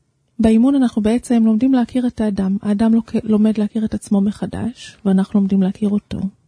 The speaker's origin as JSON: {"language": "Hebrew", "town": "Haifa", "region": "Haifa District", "country": "Israel", "said": "אני מחיפה."}